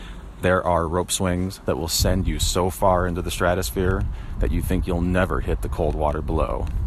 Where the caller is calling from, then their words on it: Olympia, Washington, United States; I'm calling from Olympia, Washington.